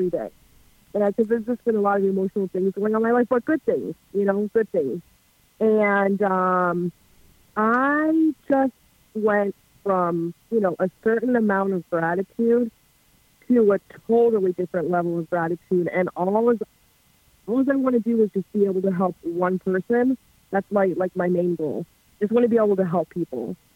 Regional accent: Chicago, Illinois, United States; I'm a chef from Chicago.

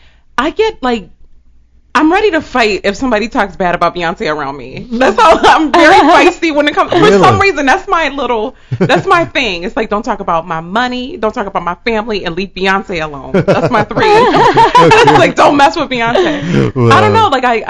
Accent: Chicago, Illinois, United States; I'm from Chicago.

